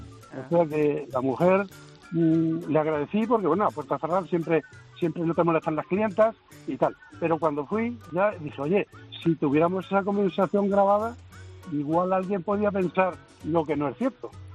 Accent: Valdepeñas, Castilla-La Mancha, Spain; que el otro día estuve en Albacete, aunque yo soy de Valdepeñas

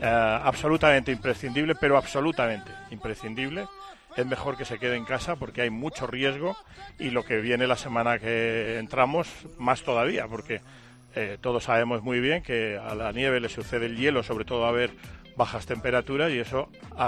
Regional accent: Segovia, Castile and León, Spain; also born or lived in New York, United States; yo pasé mi infancia en Segovia y me he tragado unas cuantas nevadas de niño y luego también cuando viví en Nueva York y he vivido nevadas en Toronto, en Minneapolis y tal.

